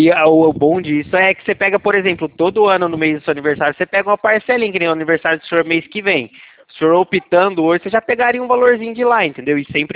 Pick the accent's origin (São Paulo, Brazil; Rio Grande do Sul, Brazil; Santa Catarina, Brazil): São Paulo, Brazil; Leme; Não, eu sou daqui da cidade de Leme, do lado de Campinas.